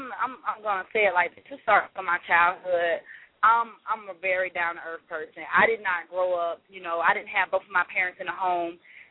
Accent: Orlando, Florida, United States; also born or lived in Columbus, United States; I was born in Columbus, Georgia, but when I was like 6, I moved to Orlando, Florida.

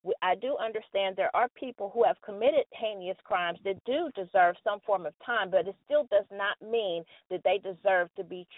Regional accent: Cincinnati, Ohio, United States; You know, I'm from Cincinnati too, Sister Tahira

